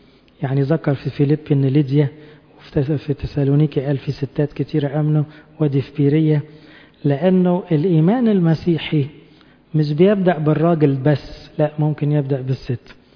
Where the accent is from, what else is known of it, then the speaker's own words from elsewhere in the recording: Egypt; يعني فكر الخلود في دماغنا كمصريين من كذا ألف سنة